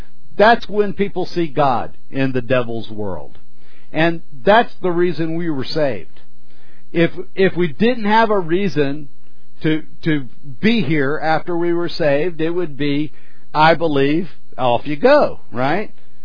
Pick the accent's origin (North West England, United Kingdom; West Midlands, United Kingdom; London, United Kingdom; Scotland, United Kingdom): Scotland, United Kingdom; being the Scotsman I am, right?